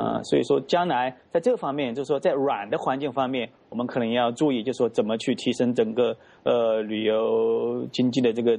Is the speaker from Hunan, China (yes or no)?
yes; Hunan, China; 比如说在我的家乡那个湖南省